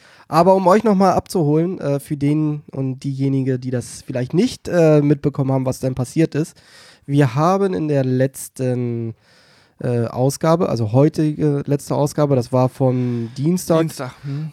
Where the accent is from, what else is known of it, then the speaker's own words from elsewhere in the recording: Lower Saxony, Germany; So wie es ja aber auch bei uns in Niedersachsen ist